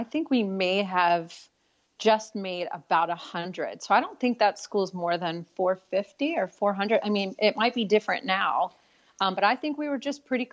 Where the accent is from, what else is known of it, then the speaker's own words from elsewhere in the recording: Brooklyn, New York, United States; also born or lived in Washington State / California / Newport, Rhode Island; now in Washington, D.C., United States; So I moved from Brooklyn, New York, obviously, to Washington State. From Washington State, we moved to California.